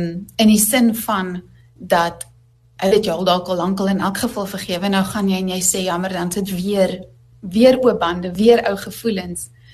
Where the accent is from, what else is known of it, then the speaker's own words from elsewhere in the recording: Gauteng, South Africa; now in Western Cape, South Africa; Want ons is oorspronklik van Gauteng af en ons woon nou in die Weskaap.